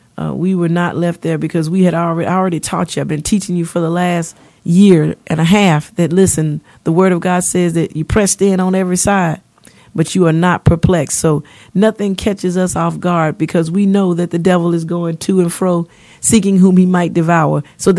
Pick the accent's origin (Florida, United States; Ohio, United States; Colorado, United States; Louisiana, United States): Louisiana, United States; I was sharing with you guys how I was raised up in Louisiana. I was born in Louisiana, and how the little lady at the country store had terms of endearment for me and my sister.